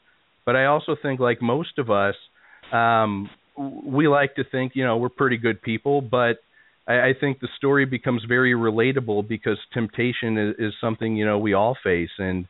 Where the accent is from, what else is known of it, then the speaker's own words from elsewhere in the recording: St. Louis, Missouri, United States; Sure. Well, I was actually born and raised in St. Louis.